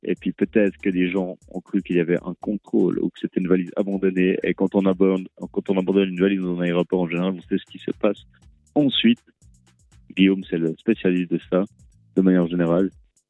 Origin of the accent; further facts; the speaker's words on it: Lausanne, Vaud, Switzerland; Mais ça, c'est parce qu'on vient de Lausanne.